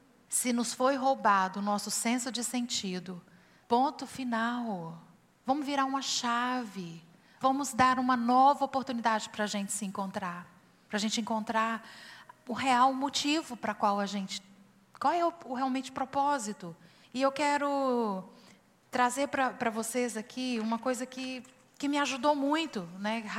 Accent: Minas Gerais, Brazil; Eu fui criada lá em Minas Gerais

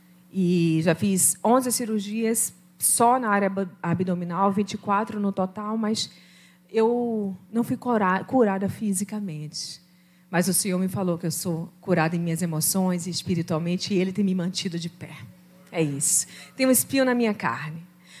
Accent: Salvador, Bahia, Brazil; moved away; a gente veio de Salvador, nós temos 9 anos aqui, por isso que eu não perdi o sotaque, vocês estão percebendo que eu falo cantando, né?

